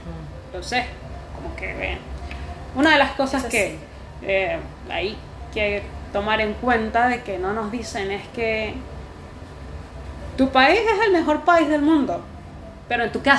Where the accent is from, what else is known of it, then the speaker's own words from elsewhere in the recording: Venezuela; También tengo amigos venezolanos de sí, mi casa, de mi tierra, que dijeron, no, yo me voy de esta vaina